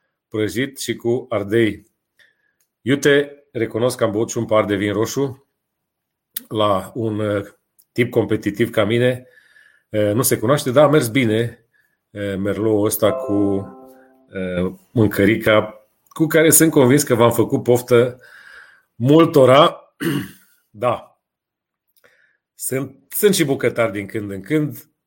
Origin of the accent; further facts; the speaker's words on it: Transylvania, Romania; Îmi place să mănânc bine, sunt ardelean.